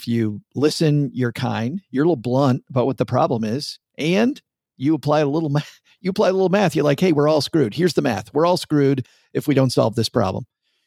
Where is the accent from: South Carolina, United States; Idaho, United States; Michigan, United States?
Michigan, United States; I grew up in redneck West Michigan and it was car culture in all white redneck West Michigan.